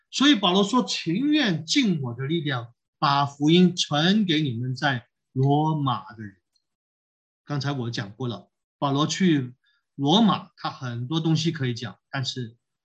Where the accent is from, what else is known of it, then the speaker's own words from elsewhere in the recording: China; 我们中国人讲一个人，你就很有印象